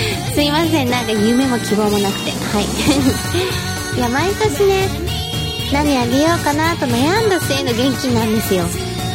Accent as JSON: {"language": "Japanese", "region": "Tottori", "country": "Japan", "tie": "born or raised there", "said": "実家とか帰るとほんと秒で方言に治ったりしますね。鳥取は鳥取県内でも市によって方言が変わったりして"}